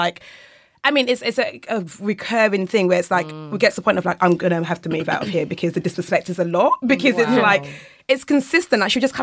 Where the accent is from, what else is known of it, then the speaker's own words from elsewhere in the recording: Nigeria; So I'm Nigerian. So like my parents are like Nigerian and like 28... I'm 29.